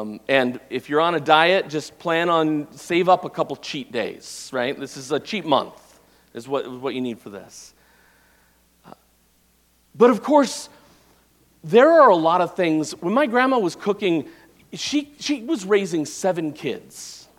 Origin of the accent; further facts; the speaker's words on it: Phoenix, Arizona, United States; I'd never heard of it before, and I grew up in Phoenix